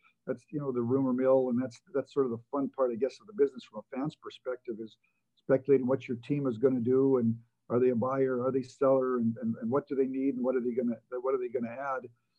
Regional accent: Canada; I guess I'm going to give you my thoughts being a Canadian.

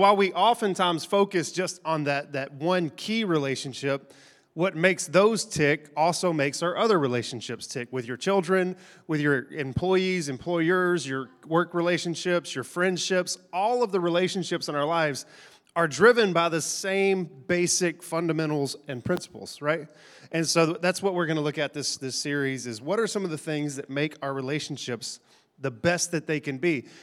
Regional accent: Diana, Texas, United States; So Shelly and I, we grew up in Diana, just north of Longview.

